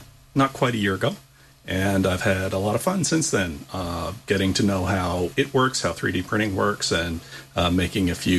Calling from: Charlottetown, Prince Edward Island, Canada; from Charlottetown, Prince Edward Island, Canada.

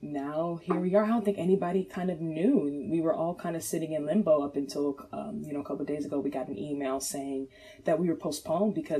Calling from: Chesapeake, Virginia, United States; I am calling from Chesapeake, Virginia.

